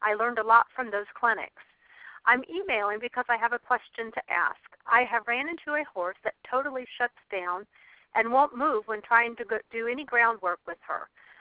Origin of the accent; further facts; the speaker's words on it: Shirley, Indiana, United States; I'm your host this evening, and I'm from Shirley, Indiana, which is east of Indianapolis, about 30 miles.